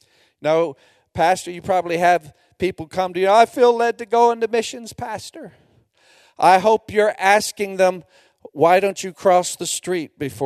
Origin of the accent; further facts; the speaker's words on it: Texas, United States; But by way of background, I'm originally from the Republic of Texas.